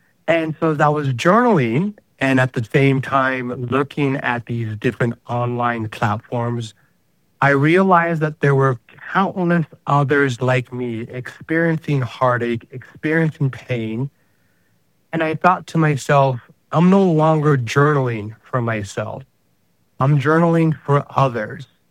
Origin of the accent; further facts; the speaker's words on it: El Paso, Texas, United States; also born or lived in New Orleans; I grew up both in El Paso, Texas, and New Orleans. My time was split. My mother's from El Paso. My father's from New Orleans.